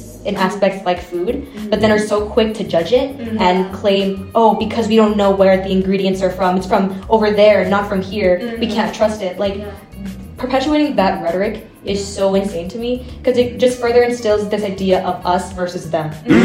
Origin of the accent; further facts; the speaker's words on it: Vancouver, British Columbia, Canada; I grew up in Vancouver